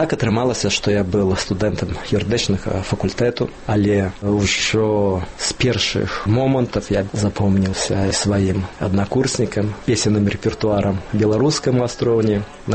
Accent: Orenburg, Orenburg Oblast, Russia; also born or lived in Komaryn, Belarus; Я ўражанец Камарына, Брагінскага району, Гомельскай вобласці, але я вырас в Оренбурге, там займаўся спортам, пачаў сваю працоўную дзейнасць, прыехаў, на вялікі жаль, непісьменным беларусам.

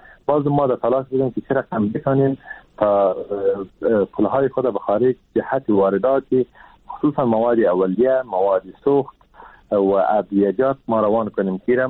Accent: Afghanistan; ما هم از افغانستان هستم

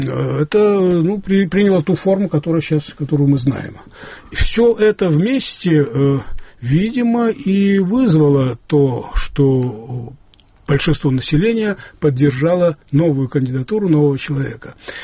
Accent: Imereti, Georgia; Это Верхнее Имеретье, откуда родом из под Сачхерию родная деревня Иванишвили, а, так скажем, птичьего полета, моя родная деревня, там, наверное, километров 40, может быть, между ними.

